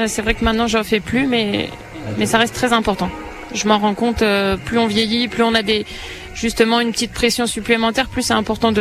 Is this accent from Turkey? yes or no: no; France; now in Morocco; Alors moi, en tant que Française, je pense que je m'en rends un peu moins compte que les Marocains.